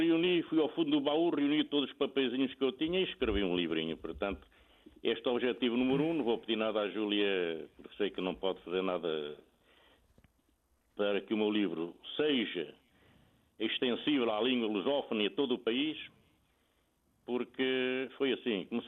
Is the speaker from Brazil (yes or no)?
no; Portugal; É que somos portugueses, não é?